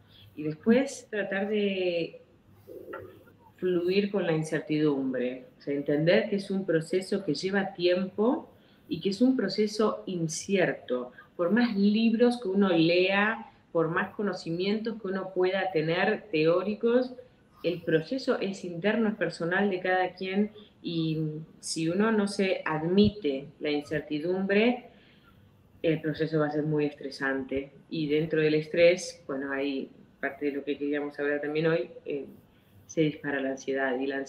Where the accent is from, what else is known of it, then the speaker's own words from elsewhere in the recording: Argentina; born there; moved away; yo nací en Argentina, pero he vivido en muchos países por el trabajo de mi familia. Prácticamente somos una familia muy numerosa y por el trabajo de mi padre hemos vivido en muchísimos países.